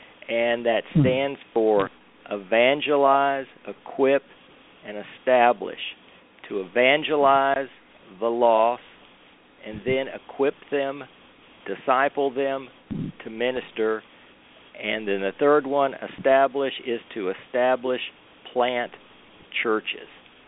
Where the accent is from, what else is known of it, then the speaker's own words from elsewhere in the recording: Houston, Texas, United States; I was born and raised in Houston, Texas. I've lived all my life here in Houston, except for being away at school in Austin.